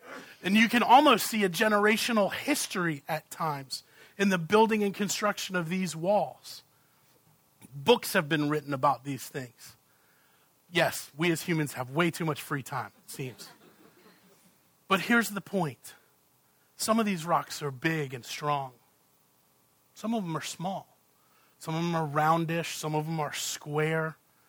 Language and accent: English; New England, United States; As a boy growing up in New England, and especially in the era when me and my friends first got our driver's licenses, we used to love to drive around.